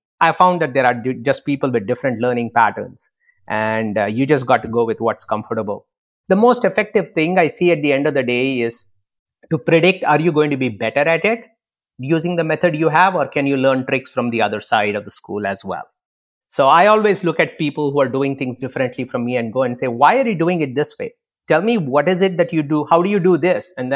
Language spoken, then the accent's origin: English; India; I grew up in India